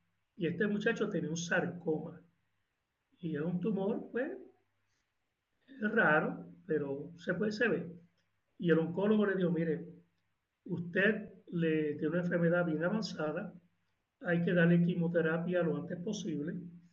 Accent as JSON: {"language": "Spanish", "town": "Jayuya", "country": "Puerto Rico", "tie": "born or raised there", "said": "porque yo soy de ese pueblo, yo soy de Jayuya."}